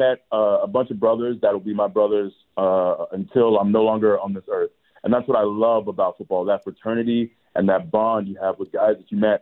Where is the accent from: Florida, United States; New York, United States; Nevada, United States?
Florida, United States; you know, I grew up in Florida, but, you know, those noon games, when I was a kid, those games would always be the Big Ten games